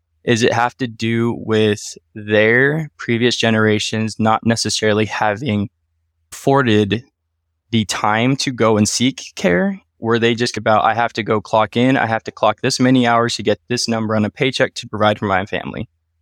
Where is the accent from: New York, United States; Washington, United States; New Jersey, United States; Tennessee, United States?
Washington, United States; Wenatchee; born there; Myself, I was born in 1992 in Wenatchee, Washington. So 30 years of Washington history, if you will.